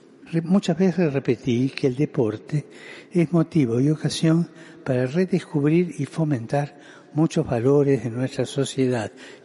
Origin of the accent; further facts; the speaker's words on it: Argentina; que como argentino viví en mi propia carne